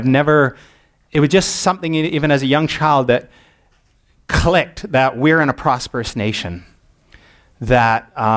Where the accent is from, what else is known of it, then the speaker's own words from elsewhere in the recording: Port Alberni, British Columbia, Canada; I grew up on Vancouver Island on the far west coast of Canada in a small town called Port Alberni on the far west coast. Next stop west is Japan. And I grew up in a small Baptist church